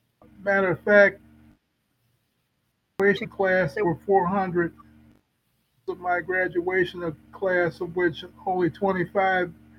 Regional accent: Chicago, Illinois, United States; born there; I was born on September 22, 1947 in Chicago, Illinois. I'm a twin.

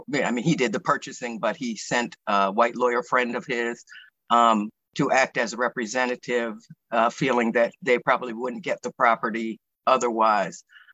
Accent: Pennsylvania, United States; also born or lived in New Jersey; I was born in New Jersey, but raised in Pennsylvania. I was born in 1955.

